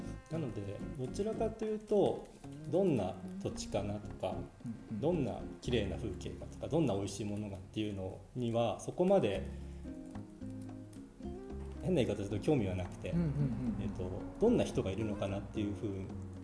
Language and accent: Japanese; Sendai, Miyagi, Japan; moved away as an adult; also born or lived in Tokyo; now in Matsumoto, Japan; 私松本出身ではないので、うんうん、宮城県の仙台市出身なんですよ。それで、大学から東京に出て松本に移住したのが2016年の11月なので、1年半前ですかね、住んで1年半ほどしか経っていない状況です。